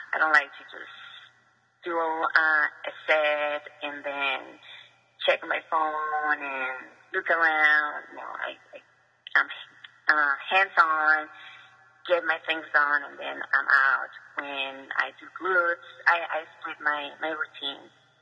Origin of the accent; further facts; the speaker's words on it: Colombia; I think what helps me is I was raised in Colombia, and we don't have that kind of food like so easy.